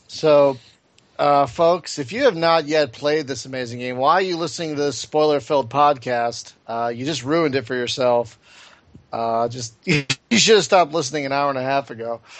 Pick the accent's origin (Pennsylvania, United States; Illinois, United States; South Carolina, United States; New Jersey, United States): Pennsylvania, United States; Philadelphia; I'm from Philly. We were born to curse there.